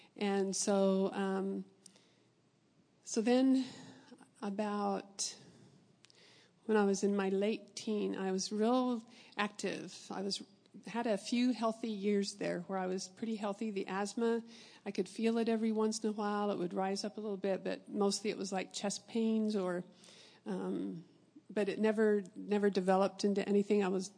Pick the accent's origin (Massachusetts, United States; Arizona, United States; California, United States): Arizona, United States; And so my parents moved us the next year to Arizona. And I grew up in Arizona.